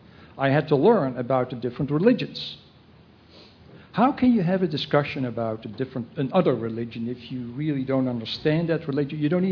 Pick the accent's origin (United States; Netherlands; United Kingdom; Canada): Netherlands; I can remember one thing when I grew up in Holland.